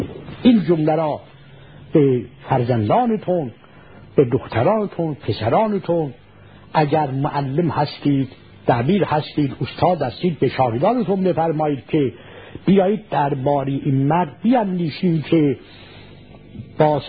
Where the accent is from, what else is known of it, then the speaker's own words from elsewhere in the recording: Iran; گفتم ایرانی هستم و نجف طلبه هستم.